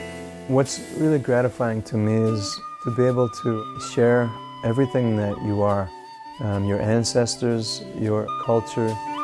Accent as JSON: {"language": "English", "region": "Wisconsin", "country": "United States", "tie": "born or raised there", "said": "I'm from the Menominee Nation in Wisconsin. I'm a musician and also an educator. It's my career, and I travel around the world doing it. A lot of my music has a strong thread of growing up on the Menominee Reservation and being part of the Menominee culture."}